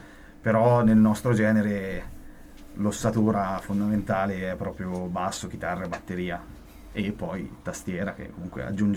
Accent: Gubbio, Umbria, Italy; Sì, siamo di Gubbio.

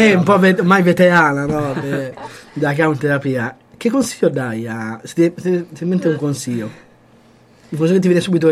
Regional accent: France; Io sono francese, ricordate.

